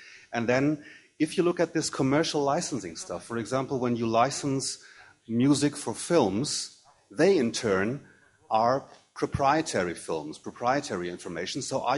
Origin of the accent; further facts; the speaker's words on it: Berlin, Germany; I'm from Berlin.